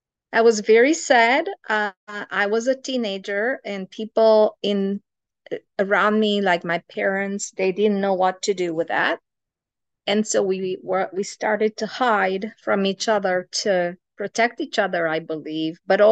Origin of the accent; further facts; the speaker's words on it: Romania; English is a second language; So I was born in Romania in Carpathian Mountains. And when I was little, the community that I was where I was born, they were very big on foods and meals.